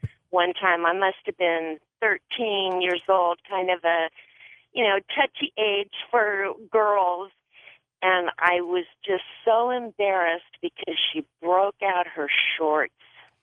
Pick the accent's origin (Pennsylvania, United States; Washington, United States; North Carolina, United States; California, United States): California, United States; San Fernando Valley; I was raised in Southern California, not a native, but lived in the San Fernando Valley, which is a particularly warm area.